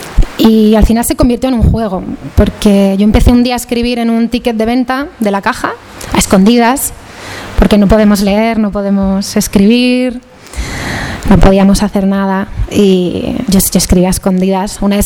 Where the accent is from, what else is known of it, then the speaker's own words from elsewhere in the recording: Spain; somos jóvenes españoles con mucha formación, con idiomas, con muchas capacidades